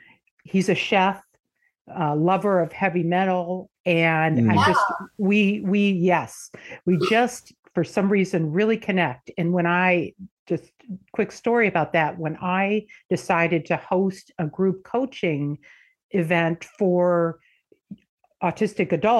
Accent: Michigan, United States; moved away; I am originally from Michigan. Moved out here in the 90s

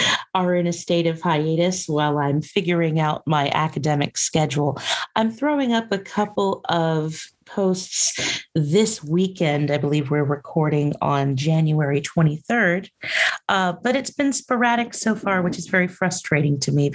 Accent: South Carolina, United States; born there; now in Seattle, United States; I'm a transplant. I've been all over the country, but I was born in South Carolina and I'm presently headquartered in Seattle. Well, right outside of Seattle.

